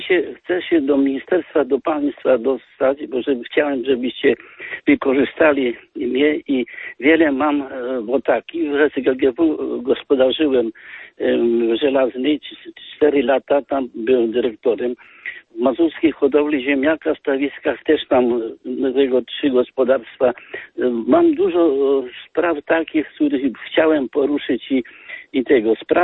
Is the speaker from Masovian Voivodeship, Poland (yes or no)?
yes; Masovian Voivodeship, Poland; Po studiach jestem … z Mazowsza, od Warszawy.